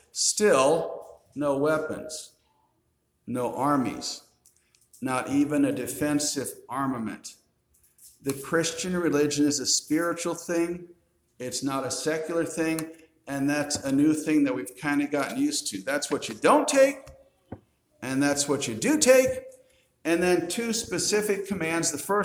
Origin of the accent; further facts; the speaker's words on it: United States; because I'm an American.